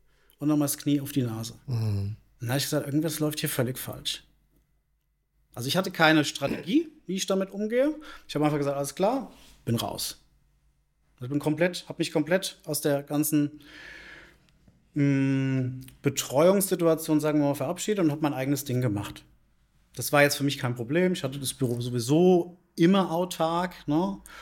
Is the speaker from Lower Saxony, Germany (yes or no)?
no; Frankfurt, Hesse, Germany; Jetzt muss ich dir das nicht sagen als Frankfurter Bub, weil wir sind Ehrenmänner, also ein Handschlag gilt.